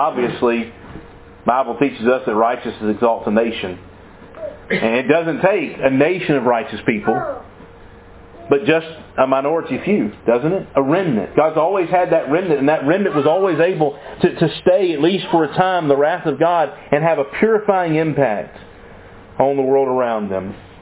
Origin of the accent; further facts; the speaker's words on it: Mississippi, United States; Growing up in North Mississippi, if I were at my grandparents' house, I always ate biscuits and gravy for breakfast.